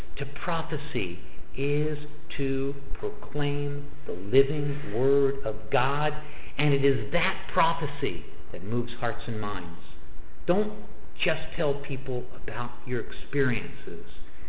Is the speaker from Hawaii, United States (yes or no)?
no; Piscataway, New Jersey, United States; That's my home. I grew up in Piscataway. I know the Raritan Valley.